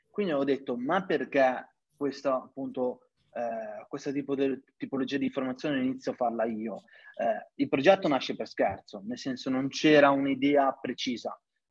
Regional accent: Mantua, Lombardy, Italy; io sono di Mantova. A Mantova prendevo quello che appunto mi piaceva

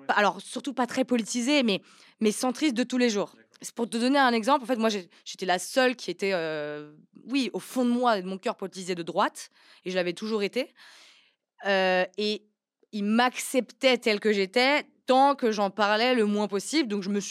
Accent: Chambéry, Auvergne-Rhône-Alpes, France; je viens de Chambéry. Je suis savoyarde.

